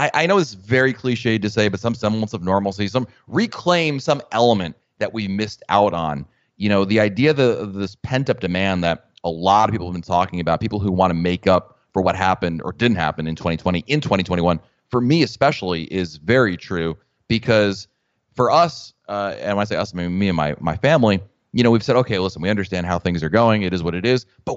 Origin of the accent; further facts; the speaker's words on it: Northeast, United States; I grew up in the Northeast. Mount Dora is about as close to a town in the Northeast that I can remember.